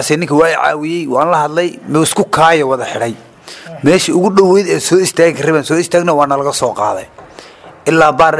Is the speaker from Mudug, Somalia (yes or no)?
yes; Galkayo, Mudug, Somalia; waxaan ka imid deegaanka la dhow mudug gaalkacayo